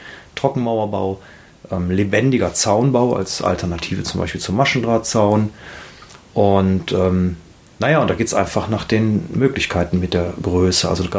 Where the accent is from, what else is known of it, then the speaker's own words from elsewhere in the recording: Willich, North Rhine-Westphalia, Germany; Ich komme aus Willig und bin 46 Jahre alt.